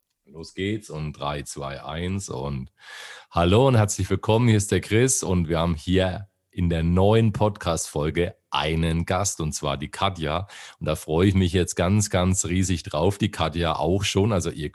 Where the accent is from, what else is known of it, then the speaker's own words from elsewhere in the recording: Bamberg, Bavaria, Germany; accent: Franconian; now in Bayreuth, Germany; bei uns in der Gegend ist es gefühlt so, dass alle 5 Meter gibt es einen neuen Dialekt. Also es ist wirklich so, dass wir, ich bin ja Bamberger und lebe in Bayreuth, das ist nur 70 Kilometer entfernt